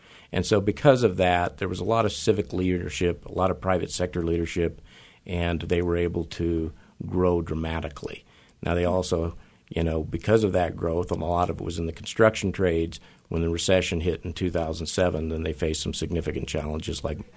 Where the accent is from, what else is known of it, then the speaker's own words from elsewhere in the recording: Denver, Colorado, United States; born there; Well, I was born in Denver, Colorado. I'm a construction brat.